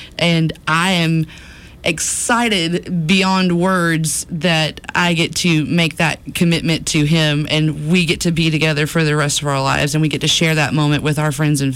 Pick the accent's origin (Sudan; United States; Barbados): United States; Oklahoma City, Oklahoma; born there; also born or lived in Alabama; yeah, we were back in Alabama. I was born in Oklahoma City in 85, and we were back in Alabama.